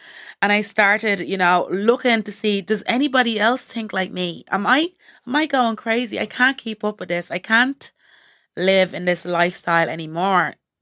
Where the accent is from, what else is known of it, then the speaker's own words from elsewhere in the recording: Montserrat; and I'm from the Caribbean, Montserrat in the Caribbean, and I have family in the UK and Ireland.